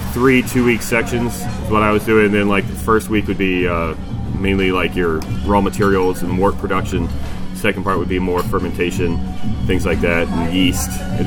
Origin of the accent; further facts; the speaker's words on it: Cincinnati, Ohio, United States; I'm from Cincinnati, so I was looking at closer to Cincinnati.